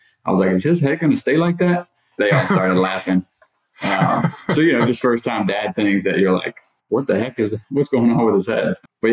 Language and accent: English; Pennsylvania, United States; moved away as an adult; I was born in Northeast Pennsylvania in the Pocono Mountains. Two very young parents. Raised me and my brother